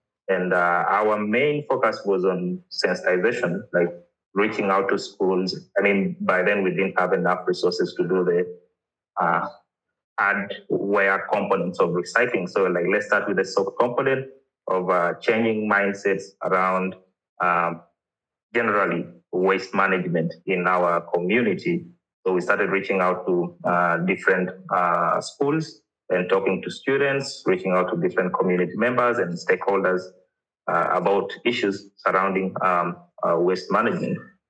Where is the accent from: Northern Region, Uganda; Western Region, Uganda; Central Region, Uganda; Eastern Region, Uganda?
Eastern Region, Uganda; Iganga; also born or lived in Pader District; But I I was born and I grew up in eastern Uganda in a district called Iganga.